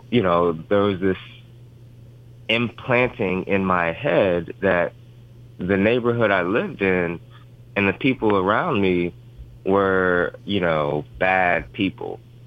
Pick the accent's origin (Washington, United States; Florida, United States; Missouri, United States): Missouri, United States; Ferguson; I'm from the Ferguson, Missouri area